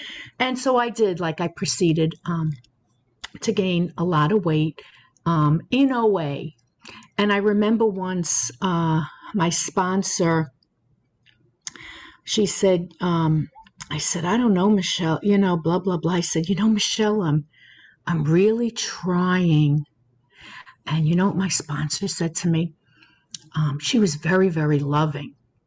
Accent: Long Island, New York, United States; I'm from Long Island, and I'm always happy to do service.

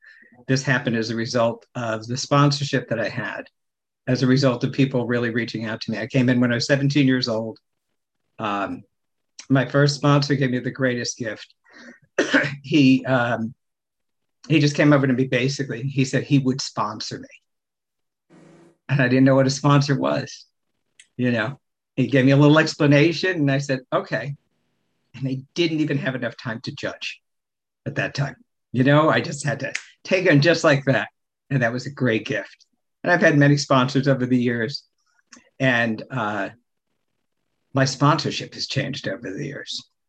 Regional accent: New Jersey, United States; accent: Midwestern; now in Cleveland, United States; I'm in Cleveland now, but formerly from New Jersey, hence my Midwestern accent.

